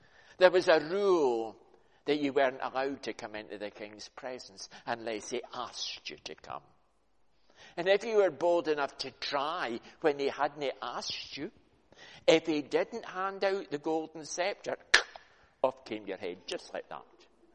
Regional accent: Scotland, United Kingdom; And I'm from Scotland.

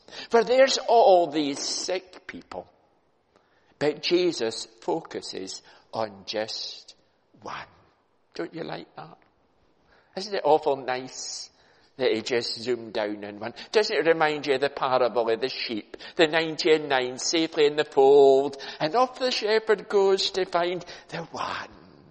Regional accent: Kelso, Scotland, United Kingdom; I was brought up in the Borders in Kelso.

